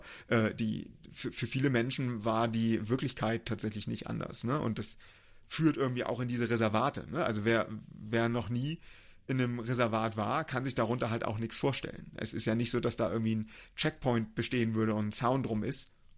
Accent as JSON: {"language": "German", "country": "Germany", "said": "Ich glaube schon, dass in manchen Teilen wir uns als Deutsche ein bisschen zu viel Gedanken machen."}